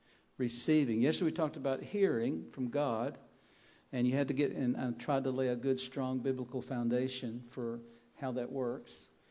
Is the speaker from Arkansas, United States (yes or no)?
yes; Russellville, Arkansas, United States; I'm from Arkansas, Russellville, Arkansas, in the United States.